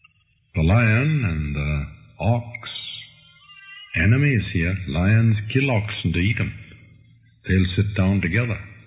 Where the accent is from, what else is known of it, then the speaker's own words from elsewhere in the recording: India; From where I grew up in India